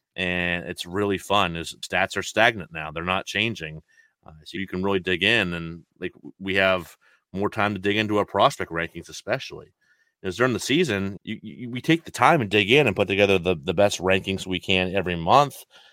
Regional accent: New England, United States; I learned so much from him, and we're both from New England.

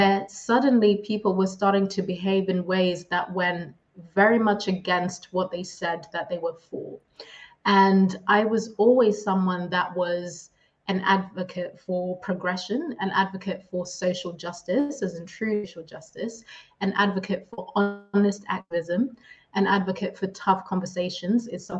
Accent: Zimbabwe; first language Shona; English is a second language; So I was born and raised in Zimbabwe.

